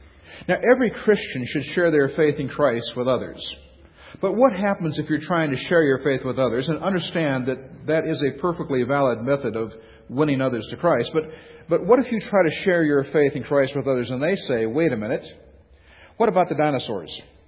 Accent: United States; You know, I know I'm an American and so forth, but Americans like to have fun.

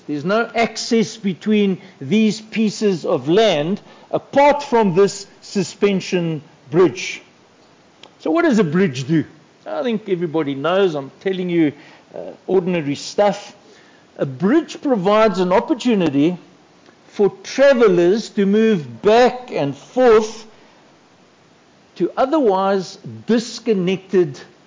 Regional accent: Johannesburg, Gauteng, South Africa; I come from Johannesburg, so I know the place.

